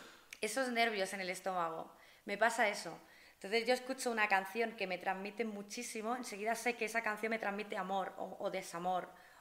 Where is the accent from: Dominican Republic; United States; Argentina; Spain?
Spain; Balearic Islands; Pues nací en Mallorca.